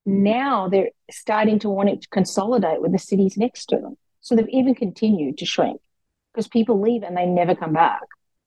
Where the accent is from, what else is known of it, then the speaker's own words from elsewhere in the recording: Australia; moved away as an adult; also born or lived in Canada; now in United States; originally, I'm hailing from Australia, obviously. I went from there after school. I went to Canada for about 7 years, and then I moved to Michigan